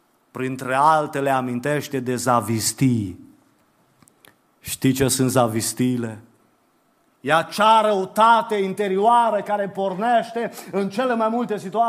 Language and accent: Romanian; Transylvania, Romania; cum zice ardeleanul, că eu sunt ardelean